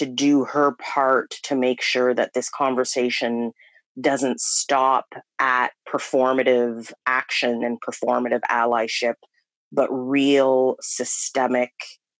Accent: Ottawa, Ontario, Canada; It was my first time living in the United States, although I had traveled extensively. Born and raised in Ottawa, Canada.

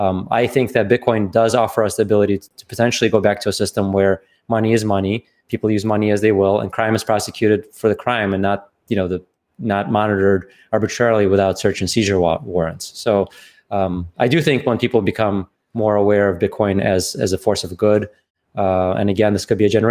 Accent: Russia; I'm from Russia, right?

